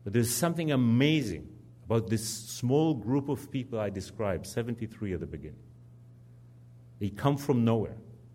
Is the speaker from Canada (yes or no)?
no; Rehovot, Central District, Israel; my hometown of Rehovot, many years before I was born.